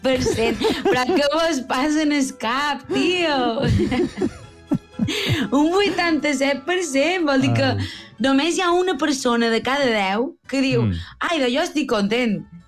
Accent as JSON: {"language": "Catalan", "region": "Balearic Islands", "country": "Spain", "said": "jo som mallorquina, saps?"}